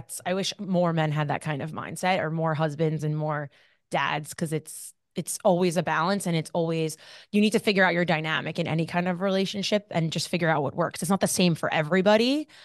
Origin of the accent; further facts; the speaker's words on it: New Jersey, United States; I'm from Jersey. We don't mess around.